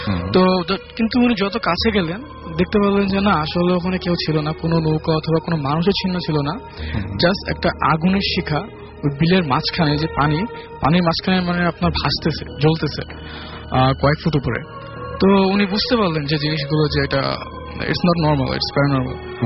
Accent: Mohammadpur, Dhaka Division, Bangladesh; এসেছি মোহাম্মদপুর থেকে।

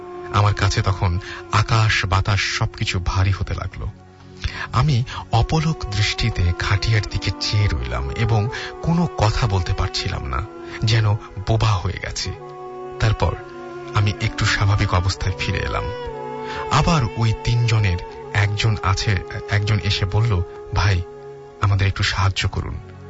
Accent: Ulipur, Rangpur Division, Bangladesh; আমাদের বাড়ি কুড়িগ্রাম ডিস্ট্রিক্টের উলিপুর থানায়।

